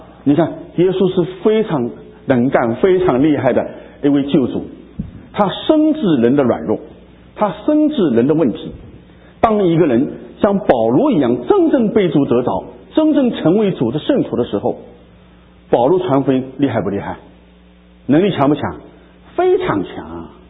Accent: China; 一讲到这句话，我中国人就特别敏感啊

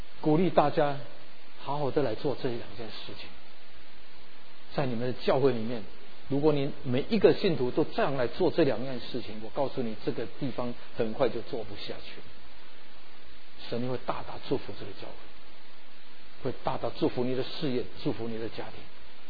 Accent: Philippines; 我是在菲律宾长大的，我跟师母，我们是在菲律宾长大，

